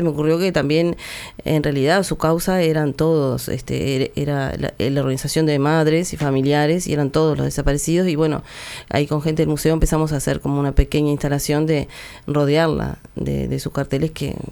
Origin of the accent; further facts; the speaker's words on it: Uruguay; Todo eso, como uruguaya, como mujer de este tiempo